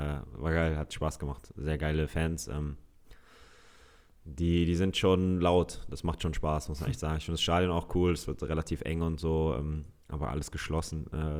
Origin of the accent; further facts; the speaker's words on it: Hamburg, Germany; Ich bin Hamburger Jung